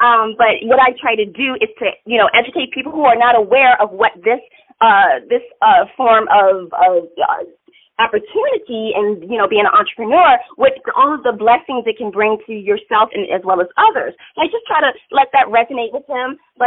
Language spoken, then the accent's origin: English; Maryland, United States; now in Pennsylvania, United States; I'm originally from Maryland. I live in Pennsylvania now.